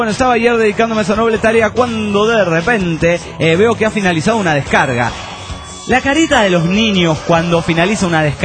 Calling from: Guadalajara, Jalisco, Mexico; de Guadalajara, Jalisco, México.

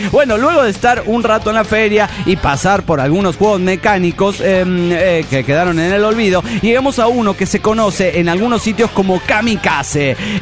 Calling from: Oaxaca, Mexico; Vengo desde Oaxaca Largo.

